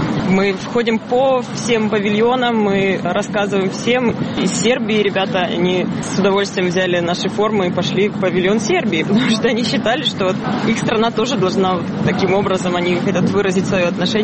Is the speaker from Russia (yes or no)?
no; Kyiv, Ukraine; Нет, я киевлянка.